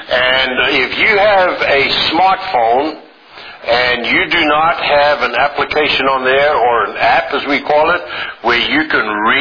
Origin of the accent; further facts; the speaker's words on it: Zimbabwe; I know that Ida and I, we were born and raised in Rhodesia, now called Zimbabwe in Africa.